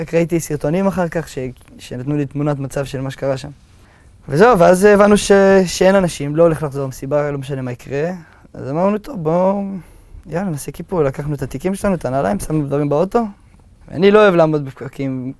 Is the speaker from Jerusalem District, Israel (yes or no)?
no; Shoham, Central District, Israel; now in Beersheba, Israel; גדלתי בשוהם, ועכשיו אני גר בבאר שבע, אני סטודנט